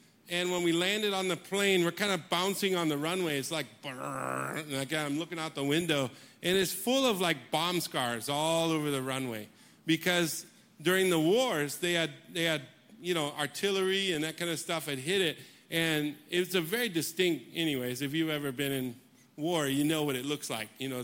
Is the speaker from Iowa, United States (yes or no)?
yes; Barnum, Iowa, United States; So I'm from Barnum, Iowa. So you probably never heard of Barnum. It's about 20 miles outside of Fort Dodge, Iowa. And so 96 people, I was number 96.